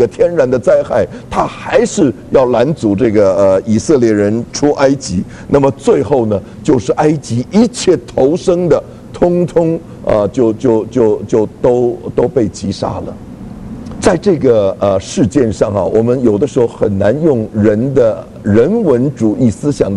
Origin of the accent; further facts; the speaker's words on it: China; 不生了我们中国人，我们占1/4的人口啊，我们有这么大的版图啊，我们有5000年光辉灿烂的文化。